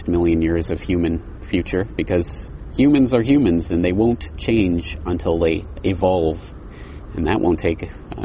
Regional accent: Canada; Maybe I'm biased, being Canadian. Oh, maybe I should explain that. Canada, it's a region, a geographical region, but it's also a political entity in our day and age.

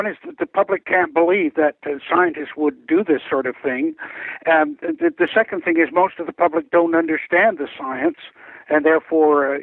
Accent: Canada; As a Canadian, you might remember

